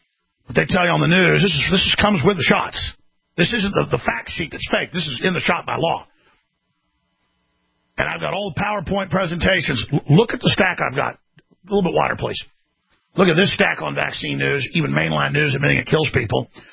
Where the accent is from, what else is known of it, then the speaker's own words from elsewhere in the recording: Texas, United States; I'm an American. I'm a patriot. I'm from Texas.